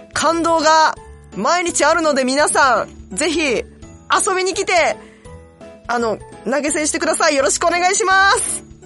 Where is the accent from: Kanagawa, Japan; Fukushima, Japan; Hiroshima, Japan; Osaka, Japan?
Osaka, Japan; moved away as an adult; now in Tokyo, Japan; 上京してきた時とかは、もうなんか東京が一番でしょ、みたいな。もう大阪はもうなんかもう、なんかこう、なんていうんですか、まあ、田舎やぐらいな感じでやっぱ出てきてたんですけど